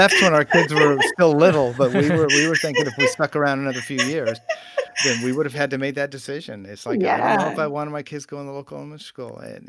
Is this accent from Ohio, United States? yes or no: no; Albuquerque, New Mexico, United States; I mean, I grew up in Albuquerque, and literally, I grew up on what was the Mexican side of town.